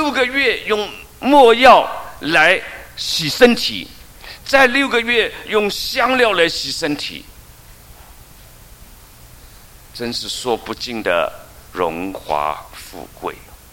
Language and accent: Chinese; China; 就像我们今天很多人也取了外国名字，本来我们是中国人